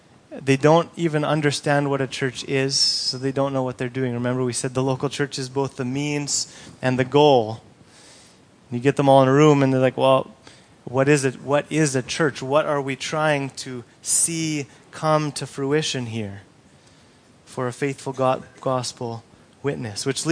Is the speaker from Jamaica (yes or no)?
no; Papua New Guinea; I grew up in Papua New Guinea. The whole country's been evangelized